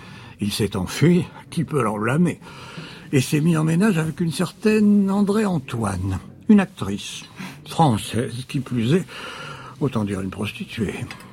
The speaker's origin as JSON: {"language": "French", "town": "Edinburgh", "region": "Scotland", "country": "United Kingdom", "said": "Ah, ne dites pas ça. Je suis d'Édimbourg."}